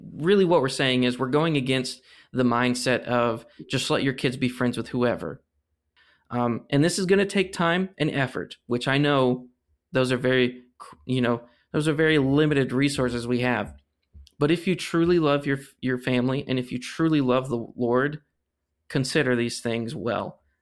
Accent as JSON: {"language": "English", "town": "Atlanta", "region": "Texas", "country": "United States", "tie": "born or raised there", "said": "See, he and his family moved to my hometown of beautiful Atlanta, Texas, when I was in second grade."}